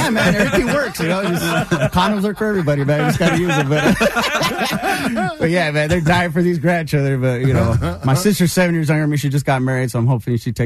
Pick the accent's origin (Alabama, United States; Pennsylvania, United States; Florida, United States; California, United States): California, United States; Los Angeles; Yeah, I was born in Los Angeles.